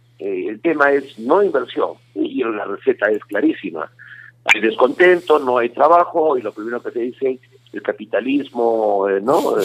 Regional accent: Arequipa, Peru; Ya no solamente somos los arequipeños

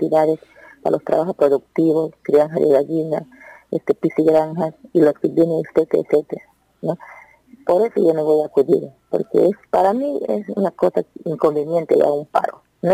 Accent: Loreto, Peru; Yo soy del distrito de Urarina, Marañón.

